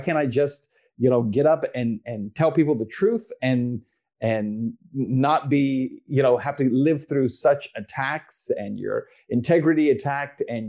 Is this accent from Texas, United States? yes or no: yes; El Paso, Texas, United States; I'm originally from El Paso, Texas. So for your viewers, Texas, right on the border with Mexico, and El Paso itself is the primary city.